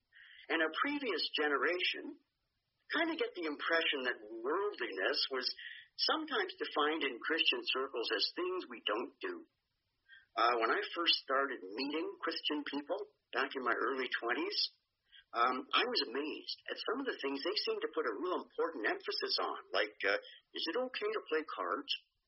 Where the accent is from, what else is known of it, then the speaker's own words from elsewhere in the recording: Hamilton, Ontario, Canada; now in Ayr, Canada; growing up in Hamilton, living in Simcoe, London, Kitchener-Waterloo, now the Village of Ayr.